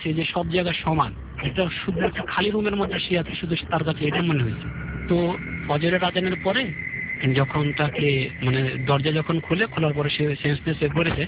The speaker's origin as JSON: {"language": "Bangla", "town": "Dhaka", "region": "Dhaka Division", "country": "Bangladesh", "said": "আমি পুরান ঢাকা থেকে এসেছি, কস্তবল এলাকা থেকে।"}